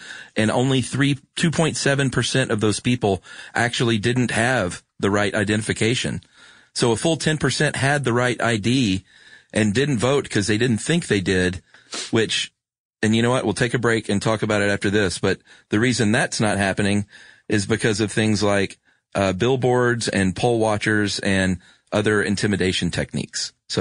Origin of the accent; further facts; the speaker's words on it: Lubbock, Texas, United States; born there; now in San Antonio, United States; Like so I was born in Lubbock, but I live in San Antonio.